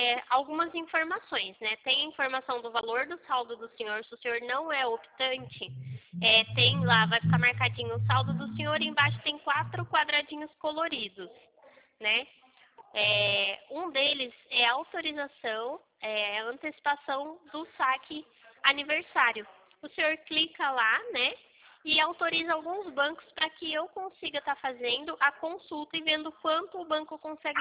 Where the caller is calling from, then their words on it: Santa Bárbara d'Oeste, São Paulo, Brazil; Eu falo aqui de Santa Bárbara do Oeste, né? Interior de São Paulo. Eu fico no meio de Campinas e Piracicaba.